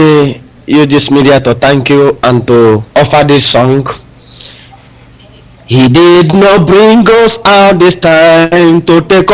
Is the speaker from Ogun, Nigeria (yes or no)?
no; Delta, Nigeria; now in Spain; I am from Delta State, Onitsholona.